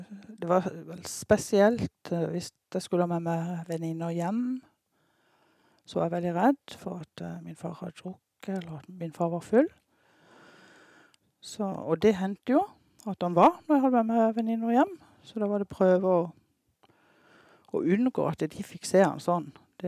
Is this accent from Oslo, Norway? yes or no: no; Lida, Agder, Norway; født og oppvokst i Lida bygd utenfor Kristiansand. Sammen med, jeg vokste opp der sammen med mor og far og fem søsken.